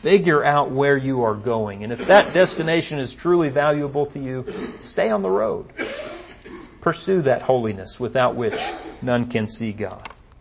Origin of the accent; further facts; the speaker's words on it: Odessa, Texas, United States; That's in Odessa, Texas, by the way, my hometown.